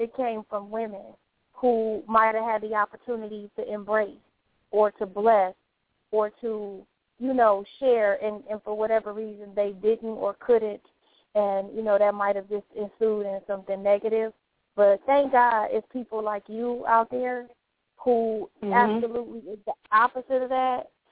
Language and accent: English; Detroit, Michigan, United States; now in Los Angeles, United States; I'm from Detroit, you know, Motor City, blue-collar, hardworking.